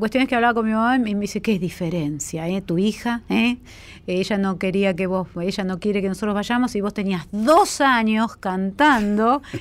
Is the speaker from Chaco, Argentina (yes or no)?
no; Buenos Aires, Argentina; Sí, y fue rarísimo porque yo soy porteña.